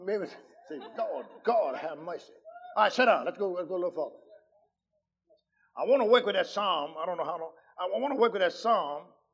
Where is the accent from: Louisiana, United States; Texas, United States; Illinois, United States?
Louisiana, United States; I'm from Louisiana